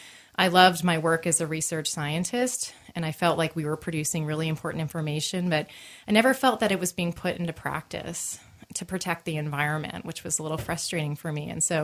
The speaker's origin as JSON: {"language": "English", "region": "East Coast", "country": "United States", "tie": "born or raised there", "lives_now": "Sandpoint, United States", "said": "I mean, I grew up on the East Coast, and I've always been around the ocean."}